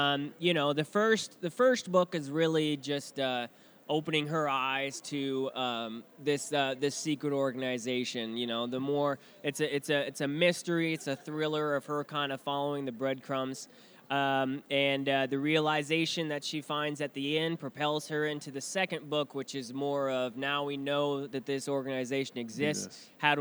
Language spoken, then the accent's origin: English; Council Bluffs, Iowa, United States; also born or lived in Omaha, Nebraska; You know, I grew up here in Council Bluffs and then in Omaha, and so I love supporting the local cons as much as I can.